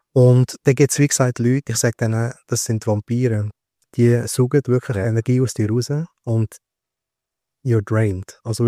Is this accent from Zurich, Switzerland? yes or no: no; Küblis, Graubünden, Switzerland; also born or lived in Bern; Und ich bin in Bern geboren, in Graubünden aufgewachsen. Und mich jetzt wieder zurück ins Graubünden gezogen, weil mit 18 Jahren einfach müssen weg von Graubünden, weil dort ist, wo ich aufgewachsen bin, das Dorf Küblisk, also heisst immer noch so.